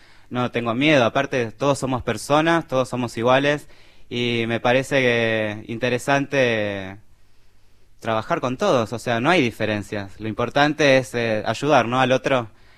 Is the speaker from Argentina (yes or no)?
yes; Corrientes, Argentina; born there; Yo nací en Corrientes.